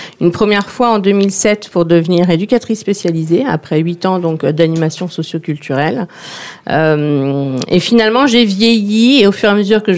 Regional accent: Argenteuil, Île-de-France, France; moi, j'ai grandi à Argenteuil. Je dois beaucoup à la mixité sociale que représentait cette ville dans les années 80.

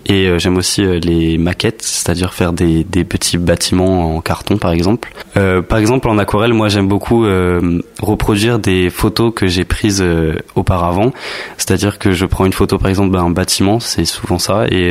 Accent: Sannois, Île-de-France, France; mon lycée de secteur, parce que je suis de Sannois, Hermont, etc.

